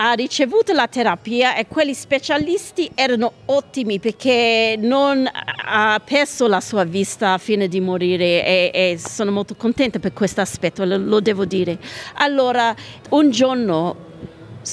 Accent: Naples, Campania, Italy; now in Australia; Sì, sì, siamo napoletani

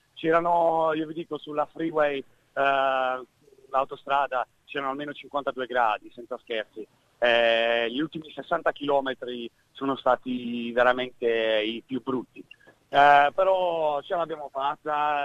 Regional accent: Apulia, Italy; E mi sembrava, io sono pugliese, mi sembrava di andare sul Gargano.

